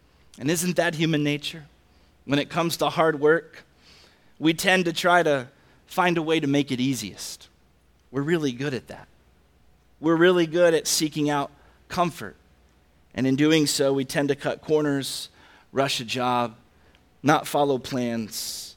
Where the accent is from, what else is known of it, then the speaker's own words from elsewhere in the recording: the South, United States; I'm from the South, we say Papa.